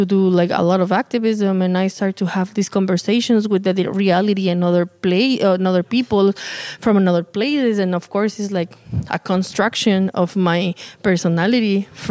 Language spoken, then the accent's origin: English; Mexico; Being born and raised in Mexico.